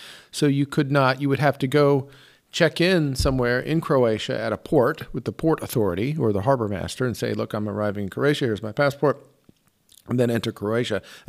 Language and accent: English; Florida, United States; moved away as an adult; I'm from the United States, from Florida. I've been coming over here since August when the border opened.